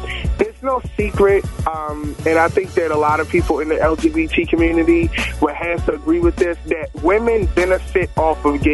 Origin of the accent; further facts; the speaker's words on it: Baltimore, Maryland, United States; You know, I'm from West Baltimore, born and raised at the end of the day.